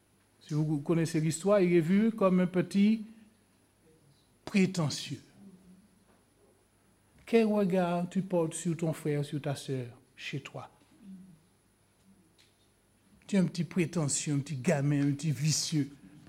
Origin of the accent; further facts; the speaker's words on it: France; les gendarmes aujourd'hui chez nous, en France